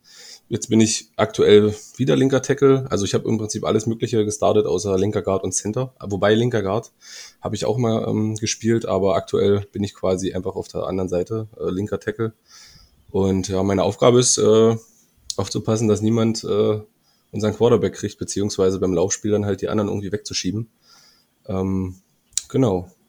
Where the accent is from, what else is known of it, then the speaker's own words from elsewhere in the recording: Senftenberg, Brandenburg, Germany; now in Dresden, Germany; weil ich damals noch nicht in Dresden gewohnt habe, sondern ich komme ja aus Senftenberg, beziehungsweise aus einem kleinen Dorf in der Nähe von Senftenberg.